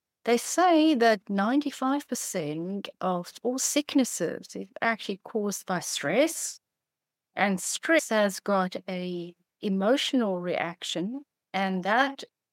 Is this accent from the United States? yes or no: no; South Africa; Now, remember, I'm from South Africa. It's a small country.